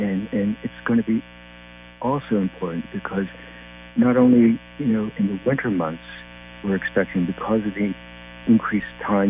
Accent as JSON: {"language": "English", "region": "New Jersey", "country": "United States", "tie": "born or raised there", "lives_now": "Connecticut, United States", "said": "so, you know, I grew up in New Jersey, but I'm in Connecticut"}